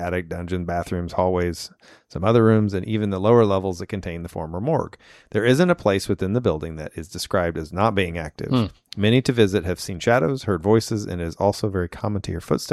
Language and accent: English; Indiana, United States; I'm from Indiana, so I probably can't be.